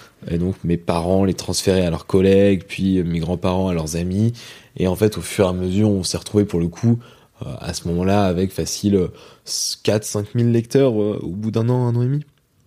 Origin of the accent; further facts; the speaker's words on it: Rouen, Normandy, France; Moi, je viens de Rouen, en Normandie.